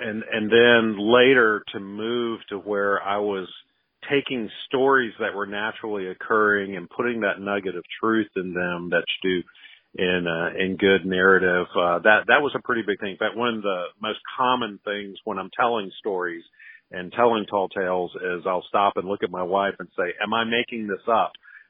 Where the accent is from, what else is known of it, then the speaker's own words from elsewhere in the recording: Mississippi, United States; I'm don't hold that against me, but I'm from Mississippi, and my dad's from Mississippi. My grandfather's from Mississippi.